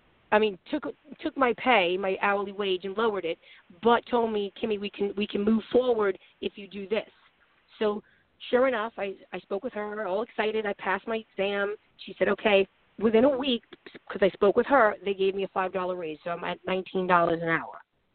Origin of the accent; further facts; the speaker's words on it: New York, United States; I'm from New York, and all my friends are like, it's 57 and raining, and well, we're sweating.